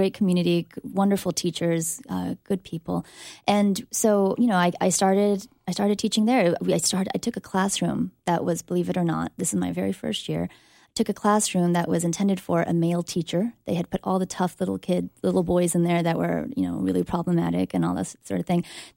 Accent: Cypress, California, United States; Meanwhile, we grew up in Orange County. So lived in Cypress, and I graduated from Cypress High School, that just up the road, up the 5 and 405 a little bit.

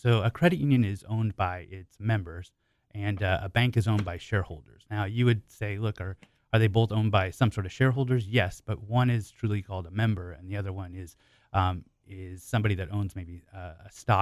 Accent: Oregon, United States; Born and raised in Oregon.

